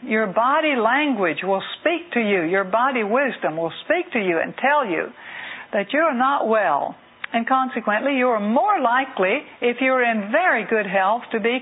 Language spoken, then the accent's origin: English; Georgia, United States; When I grew up in South Georgia, I ate the general diet that was popular in South Georgia.